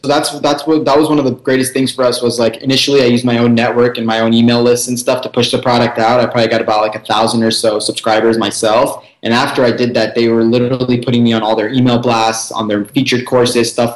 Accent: India; Yeah, I am Indian, so that is a benefit. And so I can like speak the language

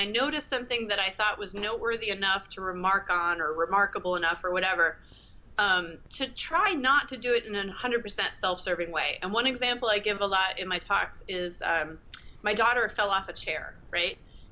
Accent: Connecticut, United States; I grew up in Connecticut, huge, huge hockey fan.

